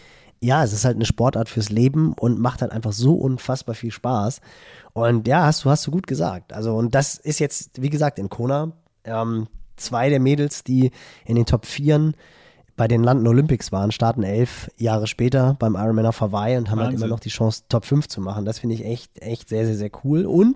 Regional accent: Hamburg, Germany; Das freut mich als Hamburger natürlich besonders.

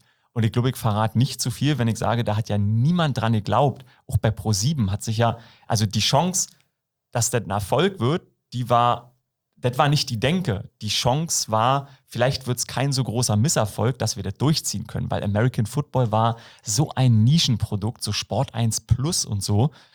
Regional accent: Brandenburg, Germany; ich bin aus Brandenburg so ja, ein Stück weg von Berlin, so 20 Kilometer.

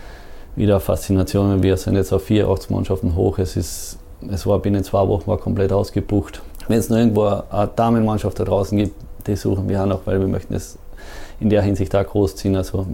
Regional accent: Carinthia, Austria; dass es bei uns daheim in Kärnten, obwohl wir das schönste Bundesland sind, und wirklich eigentlich alles haben

